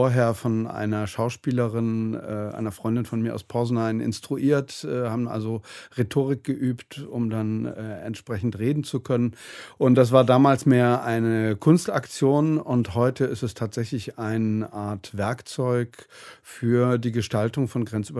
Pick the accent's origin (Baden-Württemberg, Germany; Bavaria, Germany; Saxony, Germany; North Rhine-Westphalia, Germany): North Rhine-Westphalia, Germany; Bonn; moved away as an adult; also born or lived in Poznań, Poland; Vor etwas über 20 Jahren bin ich aus Poznań dorthin gezogen. Ich komme ja ursprünglich aus Bonn, bin der Liebe wegen nach Polen gegangen und habe so 8 Jahre, sagen wir mal, mich dort in das Leben der Menschen integriert.